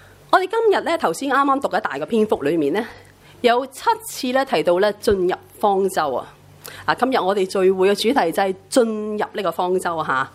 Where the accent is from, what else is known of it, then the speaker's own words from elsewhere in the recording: Hong Kong; 我们香港人好多挺轰动，香港原来这么小呢